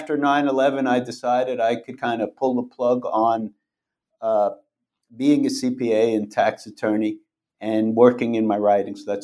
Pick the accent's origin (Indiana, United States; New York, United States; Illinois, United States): New York, United States; Brooklyn; I was fortunate enough in 1969 to be growing up in Brooklyn, and the Mets won their first championship that year.